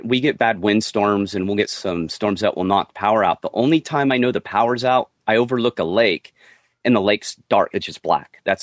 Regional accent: Lone Pine, California, United States; I grew up in Lone Pine, so I grew up on well water from the mountains

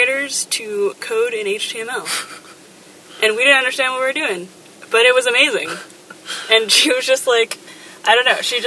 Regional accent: San Francisco, California, United States; So I grew up in San Francisco. And we had this kind of, like, hippy-dippy computer teacher.

